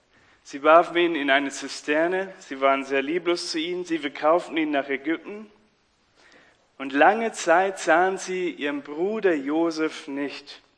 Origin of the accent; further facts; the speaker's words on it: Bavaria, Germany; accent: Bavarian; Ich komme ja ursprünglich aus Bayern, man hört es oft an meiner Aussprache. Ich habe das noch immer nicht abgelegt und werde es wahrscheinlich nicht ablegen bis zum Ende meines Lebens.